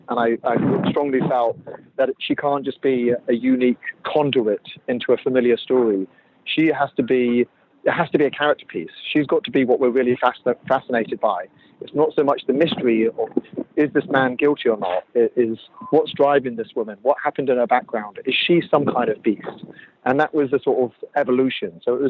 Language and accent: English; Jersey; But even when I was growing up in Jersey in the 80s, he was still a kind of specter that haunted the island.